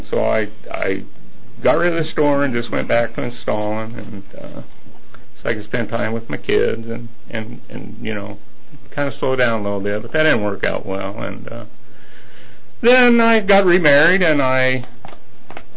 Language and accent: English; Denver, Colorado, United States; also born or lived in Wichita, Kansas; Well, I was born in Wichita, Kansas. Moved to Colorado when I was about 3, lived all over Denver growing up